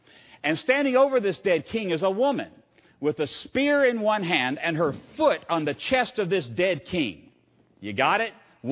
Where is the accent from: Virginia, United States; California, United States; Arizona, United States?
Virginia, United States; Now, I come from Virginia. And I hate to tell you this, but we have the best state flag in the Union.